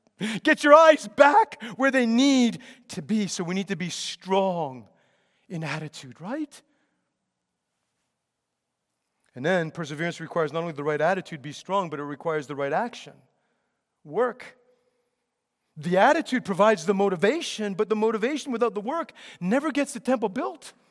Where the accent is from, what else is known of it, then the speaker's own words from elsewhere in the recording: Canada; I'm a Canadian too. But as Canadians, I think we're far too emotionally fragile.